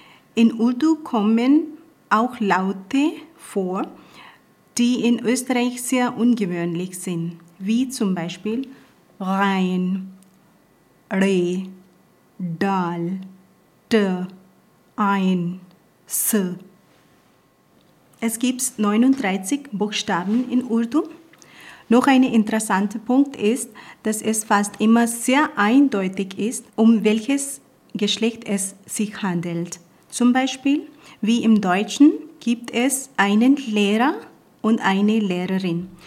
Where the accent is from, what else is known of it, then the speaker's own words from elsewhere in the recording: Punjab, Pakistan; first language Punjabi; German is a second language; ich komme aus Punjab und Punjabi ist meine Muttersprache, aber wenn ich kommuniziere mit Pashtunen, Balochi oder Sindhi, sprechen wir die gemeinsame Sprache Urdu.